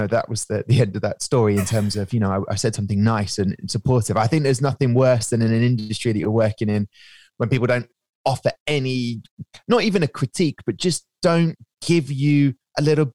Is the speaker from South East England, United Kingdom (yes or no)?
yes; Southampton, South East England, United Kingdom; my mates that I grew up with in Southampton